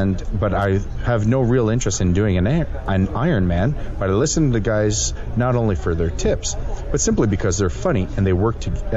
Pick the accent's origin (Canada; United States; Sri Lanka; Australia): Canada; A to Z, but I'll say A to Z since I'm Canadian